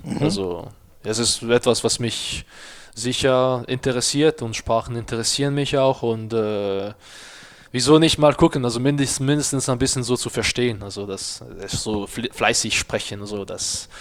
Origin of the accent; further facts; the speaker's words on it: Bern, Switzerland; Und ich bin in Bern aufgewachsen. Bern ist ein deutschsprachiges Kanton.